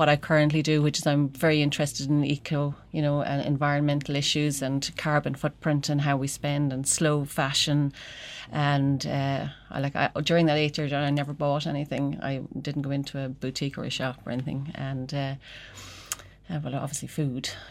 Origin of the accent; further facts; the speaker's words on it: Tarbert, County Kerry, Ireland; I grew up in Tarbert, and my mother was from Dingle. My father was from Glasslock in Monaghan.